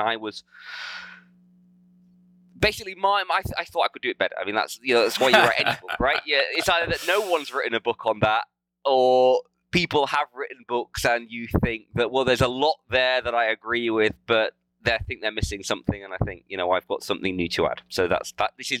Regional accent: Louisiana, United States; I'm from Louisiana.

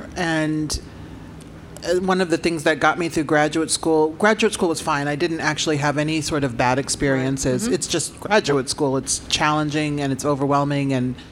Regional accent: Omaha, Nebraska, United States; because my parents were immigrants and I grew up in Omaha, Nebraska, I didn't read any black authors

